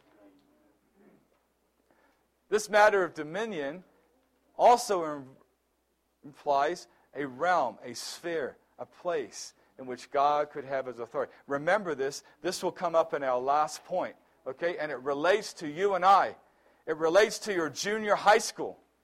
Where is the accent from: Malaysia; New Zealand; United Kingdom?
New Zealand; You know, I grew up in New Zealand